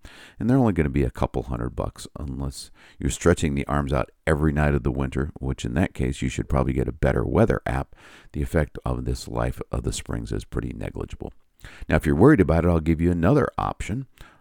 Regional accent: Indiana, United States; And certainly I remember growing up in the Midwest in Indiana, people did that.

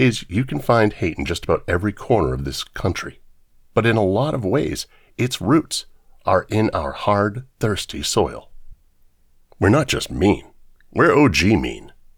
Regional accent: Phoenix, Arizona, United States; Phoenix deserves credit for its better angels. Not long ago, I was asked to make a cake that represented my hometown. I considered my options. We live in a place with extreme heat and extreme politics.

